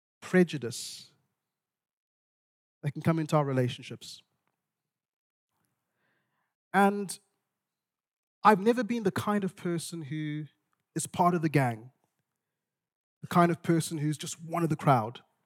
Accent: Zimbabwe; I grew up in Zimbabwe, and in Zimbabwe, I was in a tribal minority in Zimbabwe. And we lived in the second city, and where I grew up, actually, there was a lot of tension between the two tribes.

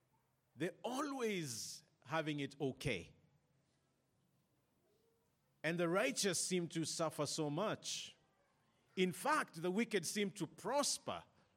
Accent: Kenya; And I'm in love with Zimbabwe, and I'm from Kenya.

